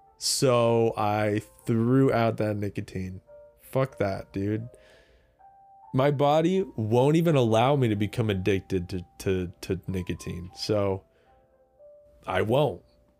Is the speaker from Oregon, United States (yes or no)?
no; New Jersey, United States; I started in my hometown of New Jersey. The entire state is my hometown, because I don't want to tell you where I live. I'm from New Jersey.